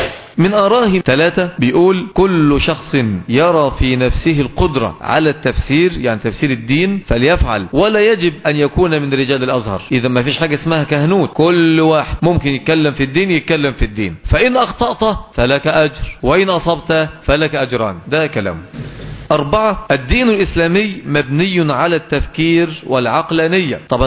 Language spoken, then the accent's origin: Arabic; Egypt; وعندنا في مصر تم تقليده قلادة النيل